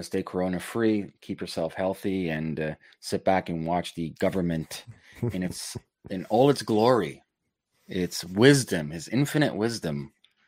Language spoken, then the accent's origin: English; Toronto, Ontario, Canada; like I'm from Toronto, Canada. Our property is just retarded, just insane.